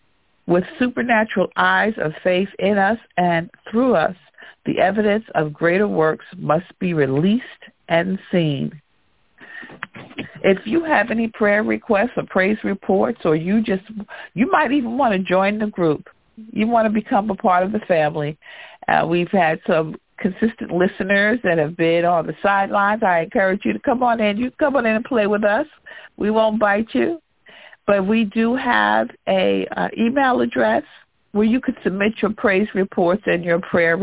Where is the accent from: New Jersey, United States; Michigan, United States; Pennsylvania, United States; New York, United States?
New Jersey, United States; I am here from New Jersey.